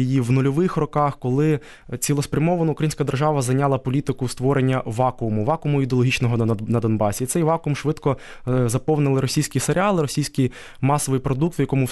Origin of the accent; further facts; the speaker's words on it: Kherson, Kherson Oblast, Ukraine; Я сам родом з Херсону.